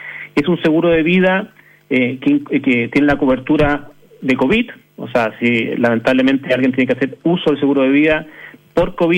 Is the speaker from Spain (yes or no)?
no; Chile; como todo chileno